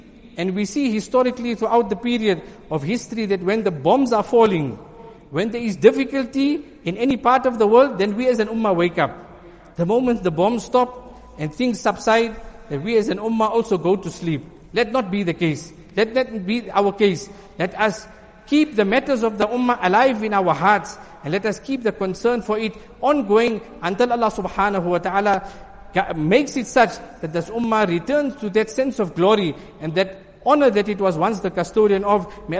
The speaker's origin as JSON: {"language": "English", "country": "South Africa", "said": "That as South African people, we have a unique ability that many people in other parts of the world do not have this privilege."}